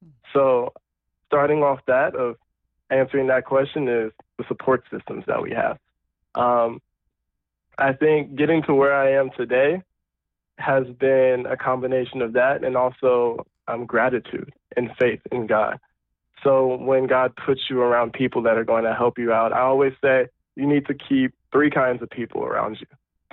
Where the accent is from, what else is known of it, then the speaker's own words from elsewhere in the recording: Oakland, California, United States; I grew up in Oakland, California. And so they're already in the Bay Area, NorCal.